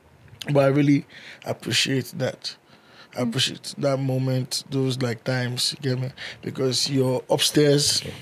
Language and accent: English; Port Harcourt, Rivers, Nigeria; also born or lived in Okrika; So, born in River State, Okrika. I'm from Okrika. And grew up in Port Harcourt.